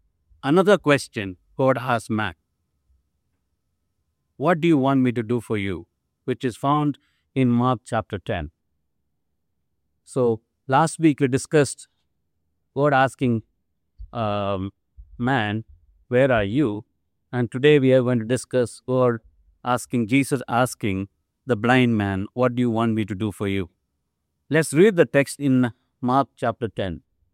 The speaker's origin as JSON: {"language": "English", "region": "South India", "country": "India", "said": "I'm from India, from South India."}